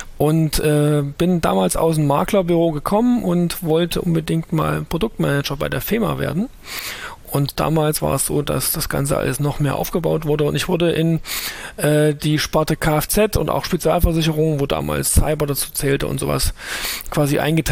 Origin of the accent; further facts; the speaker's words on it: Thuringia, Germany; Bin aus Thüringen, hört man vielleicht auch